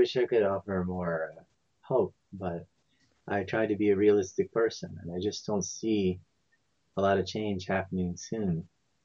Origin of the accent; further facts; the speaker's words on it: United States; now in Japan; Yeah, I'm from America.